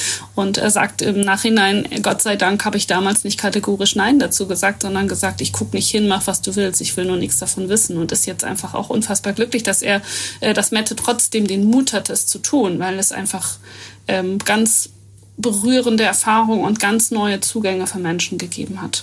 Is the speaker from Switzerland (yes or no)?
no; North Germany, Germany; Vielleicht wir als Norddeutsche noch viel weniger, weil wir vielleicht noch ein bisschen trockener sind